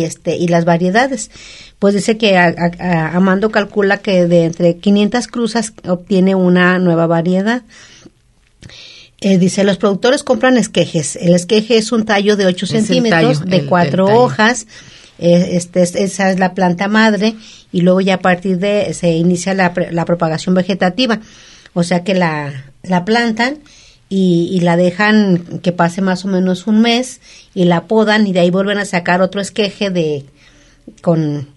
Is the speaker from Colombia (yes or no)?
no; Mexico; Entonces, sigue siendo nuestra flor mexicana la más bella del mundo.